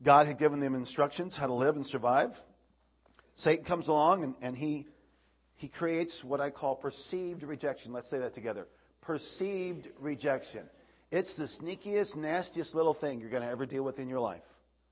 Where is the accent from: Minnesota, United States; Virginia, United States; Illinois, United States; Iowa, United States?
Iowa, United States; Hey, I'm from Iowa, I can do whatever I want.